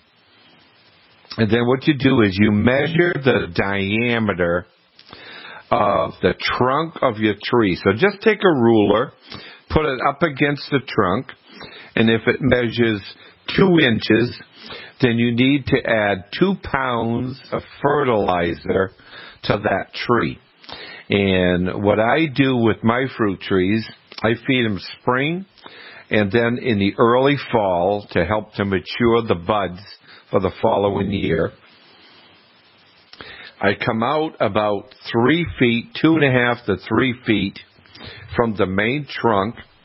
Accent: Canada; I'm not Irish. I'm a French-Canadian.

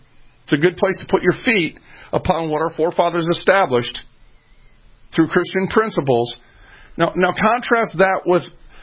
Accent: Minneapolis, Minnesota, United States; And I was raised in North Minneapolis area, and folks, you would call that the hood.

